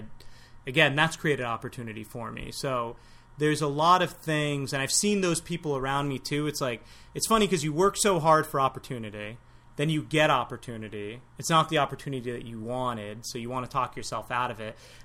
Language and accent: English; United States; born there; So my family's Iranian, I'm Persian, Iranian, whatever, but I was born in America, so I'm also American.